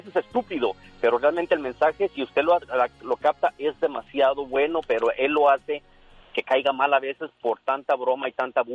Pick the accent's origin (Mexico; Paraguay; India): Mexico; Guadalajara, Jalisco; Yo soy de un pueblito que se llama Guadalajara, Jalisco, como 8 millones de habitantes.